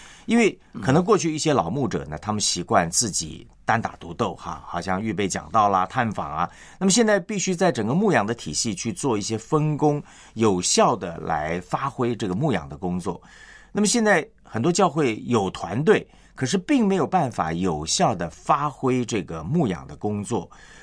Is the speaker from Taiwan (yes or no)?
no; China; 那么我们中国人讲家和万事才能够兴嘛，对不对？